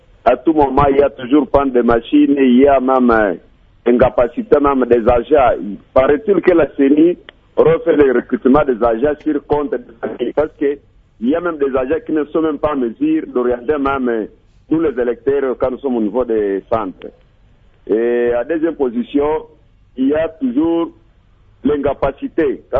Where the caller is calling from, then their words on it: Butembo, North Kivu, DR Congo; quand je suis parti de Butembo.